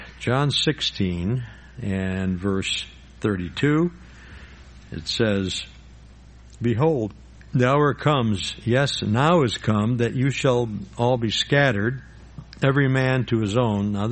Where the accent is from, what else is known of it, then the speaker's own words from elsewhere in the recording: Illinois, United States; We're originally from Illinois